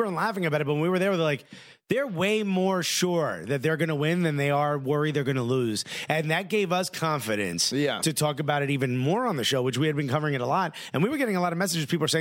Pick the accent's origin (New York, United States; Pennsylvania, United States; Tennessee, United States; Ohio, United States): Ohio, United States; Newark; I'm from Newark. I'm not from Columbus.